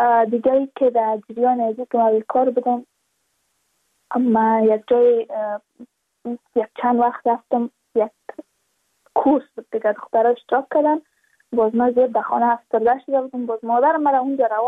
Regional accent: Badakhshan, Afghanistan; چون ما از بدخشان هستیم، یعنی منطقای دور دستش

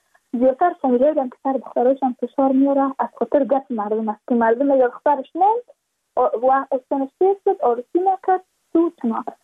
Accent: Badakhshan, Afghanistan; چون ما از بدخشان هستیم

